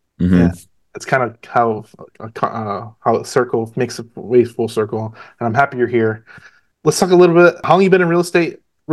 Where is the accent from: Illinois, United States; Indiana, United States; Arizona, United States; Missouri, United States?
Illinois, United States; Chicago; moved away as an adult; I grew up outside Chicago. And I lived there for 22 years of my life, and I left and never went back.